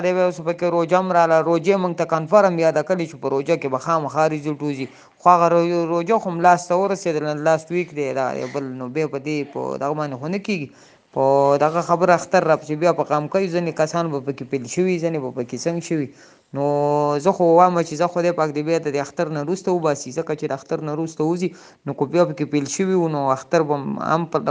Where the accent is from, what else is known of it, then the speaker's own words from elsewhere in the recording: Bajaur, Khyber Pakhtunkhwa, Pakistan; زه د باجوړ یم